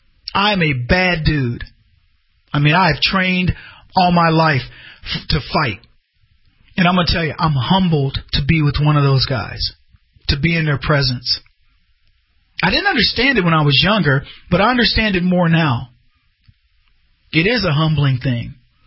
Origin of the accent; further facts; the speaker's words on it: Poland; now in United States; You can be proud. I came from Poland.